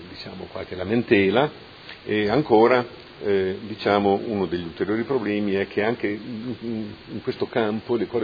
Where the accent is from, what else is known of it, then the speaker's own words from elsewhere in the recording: Nonantola, Emilia-Romagna, Italy; io sono di Nonantola, quindi non sono modenese